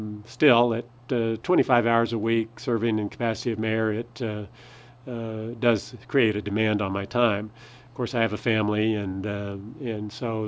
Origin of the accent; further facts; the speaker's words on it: Farmington, United States; I was born in Farmington, grown up in Farmington, went to all levels of school in Farmington. Always wanted to come back to Farmington.